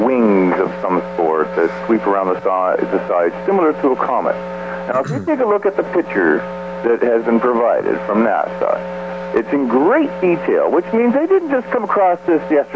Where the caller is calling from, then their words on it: Ontario, Canada; from Ontario, Canada, just south of Kev, that crazy guy.